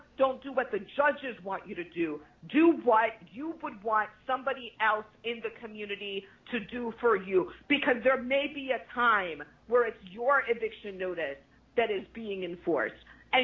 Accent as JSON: {"language": "English", "country": "Italy", "lives_now": "United States", "said": "Because I'm from Italy."}